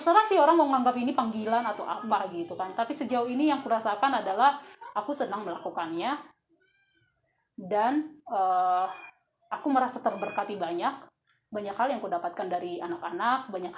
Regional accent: Pandumaan, North Sumatra, Indonesia; Aku juga orang Pandumaan gitu.

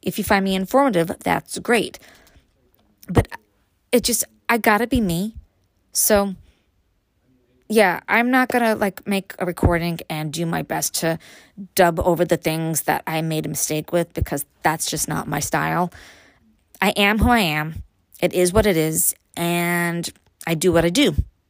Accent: Brooklyn, New York, United States; Lots of actresses come from Brooklyn. I come from Brooklyn.

